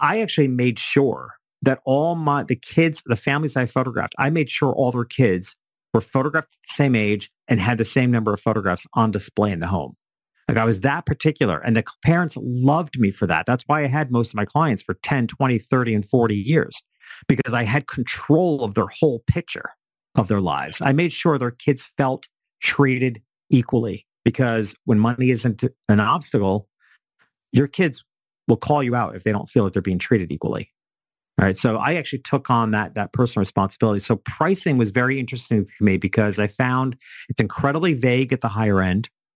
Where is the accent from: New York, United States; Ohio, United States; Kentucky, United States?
New York, United States; New York City; And I'm from New York City originally